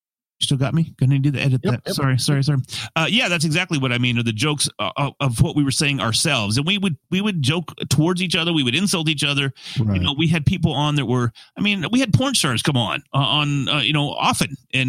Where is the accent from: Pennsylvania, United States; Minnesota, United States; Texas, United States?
Texas, United States; accent: Texan; try my best not to sound Texan. Do I fail miserably?